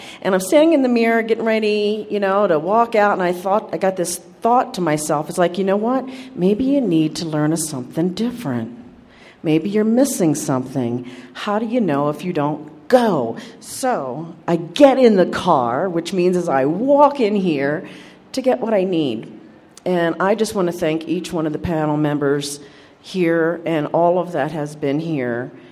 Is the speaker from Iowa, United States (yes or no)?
yes; Cedar Rapids, Iowa, United States; I'm from Cedar Rapids, Iowa.